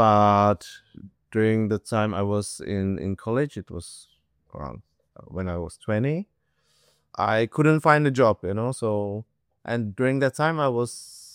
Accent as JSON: {"language": "English", "country": "Czechia", "tie": "born or raised there", "also_born_or_lived": "Hanoi, Vietnam", "said": "But I was born in Hanoi in 91. And after like 3 years spent in Vietnam, we moved back to Europe, but this time to Czech Republic, which is like next to Germany."}